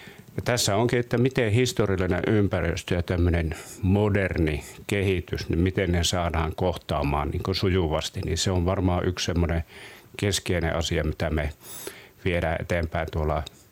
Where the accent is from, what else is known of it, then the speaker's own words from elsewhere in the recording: Oulu, North Ostrobothnia, Finland; born there; now in Rauma, Finland; No, mä olen syntynyt Oulussa